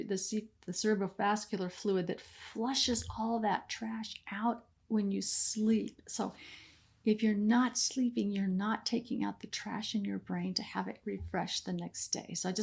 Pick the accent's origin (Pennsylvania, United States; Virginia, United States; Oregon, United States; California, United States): California, United States; We did our training and stuff together, and she was from Albuquerque and I'm from the Bay Area, and we flew together.